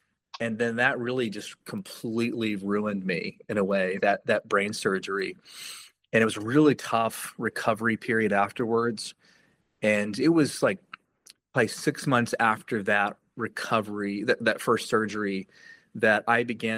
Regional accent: Illinois, United States; Yeah, so I grew up in South Central Illinois. And so if you're from Illinois, the joke is you're either from Illinois or you're from Chicago. And I grew up in Illinois. So in a really a small rural setting church

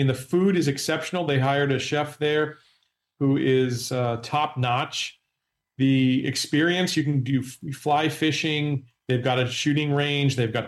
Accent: Baltimore, Maryland, United States; I grew up in Baltimore where golf, was again, kind of a weird sport for a kid to play at the time.

